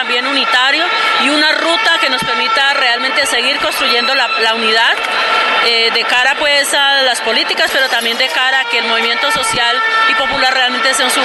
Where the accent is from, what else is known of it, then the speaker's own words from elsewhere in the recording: Colombia; digamos como colombianos y como colombianas que seamos